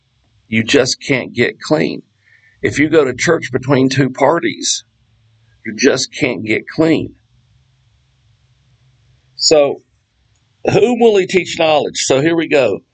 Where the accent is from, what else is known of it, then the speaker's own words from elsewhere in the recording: New Orleans, Louisiana, United States; But, you know, I'm from New Orleans, okay? And I was young once.